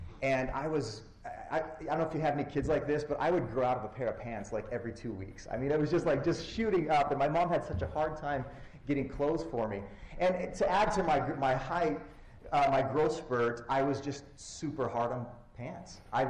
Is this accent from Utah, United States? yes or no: yes; Moab, Utah, United States; I grew up in Moab, Utah, and had a fantastic youth. I mean, just growing up there in that beautiful area was amazing.